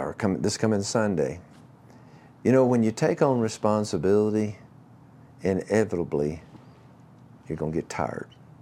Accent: the South, United States; Now, I'm from the South. We didn't call them lentils in the South. We called them peas.

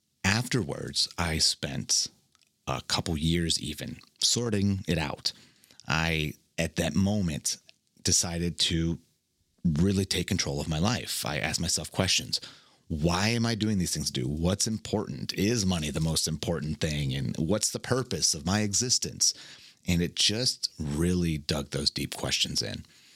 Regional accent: Ohio, United States; now in Denver, United States; Growing up in Ohio, I then went to college at Kent State, where I got my economics degree. After college, I moved out to Denver

